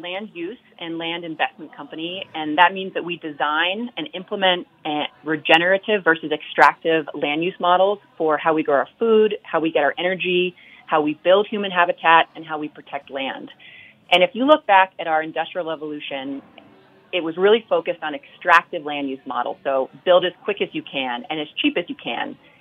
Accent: Vermont, United States; And so growing up in Vermont, I grew up on a farm

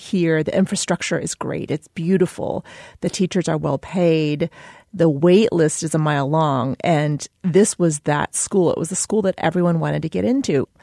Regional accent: United States; I'm American, but I was born to Chinese immigrants and raised in the U.S.

